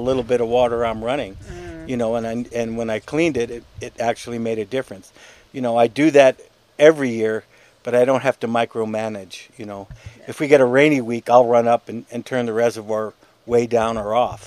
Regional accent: Brooklyn, New York, United States; also born or lived in Dobbs Ferry; I'm from New York, New York. I was born and raised in Brooklyn. Actually, I was born in Manhattan Hospital, but I grew up in Brooklyn.

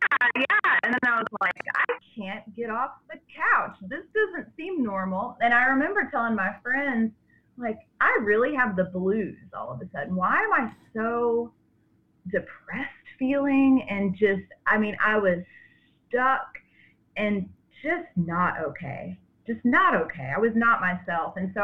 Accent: Kentucky, United States; So, you know, I grew up in Kentucky, and I was always, you know, out in the woods, playing outside

